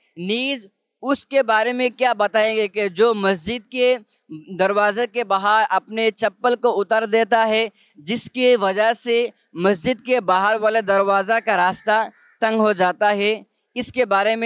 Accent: Sylhet, Sylhet Division, Bangladesh; Urdu is a second language; میرا تعلق بنگلہ دیش سلہٹ سے ہے۔

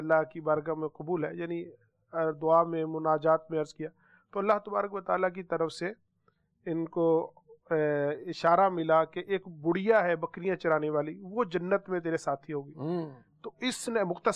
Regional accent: Faisalabad, Punjab, Pakistan; ہم فیصل آباد سے ہیں

